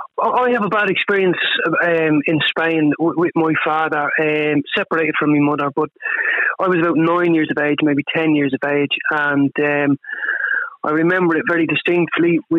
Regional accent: Dublin, Leinster, Ireland; I grew up in Dublin 13

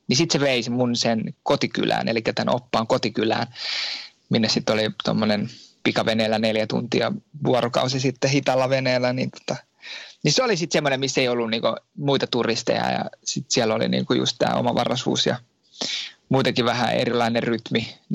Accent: Vantaa, Uusimaa, Finland; Mä oon kotosin Vantaa

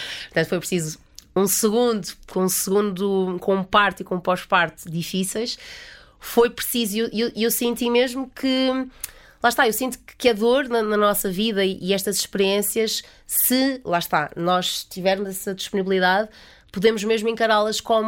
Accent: Madeira, Portugal; como eu sou da Madeira, estou habituada a crescer.

